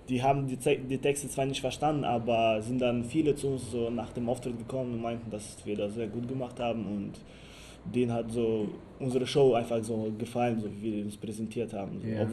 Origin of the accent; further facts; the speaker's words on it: Moldova; Ah, das ist ja interessant, du kommst aus Moldawien.